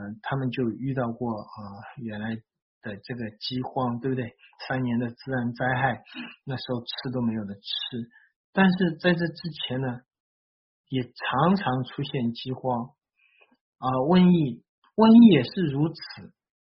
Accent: Shanghai, China; 或者是说我们上海人还记得那个时候那个肝炎也其实过去也没有多久

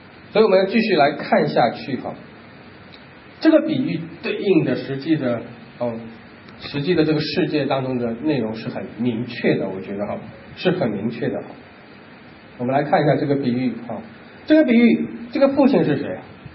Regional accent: China; 我们中国人叫汉奸，对不对？

